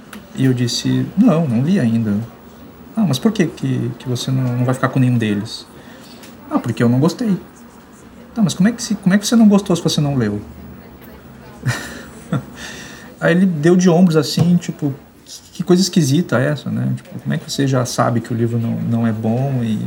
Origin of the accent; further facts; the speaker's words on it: Rio de Janeiro, Brazil; born there; now in Porto Alegre, Brazil; eu tenho 44 anos, nasci no Rio de Janeiro, moro aqui em Porto Alegre já há alguns anos